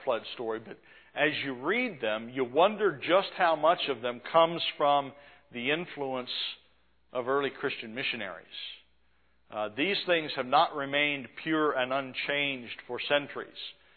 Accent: New Mexico, United States; I grew up in New Mexico.

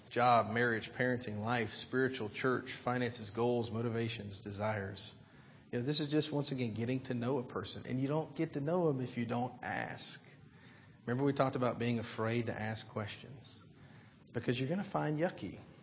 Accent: Alabama, United States; I grew up in South Alabama. That's different than southwestern PA.

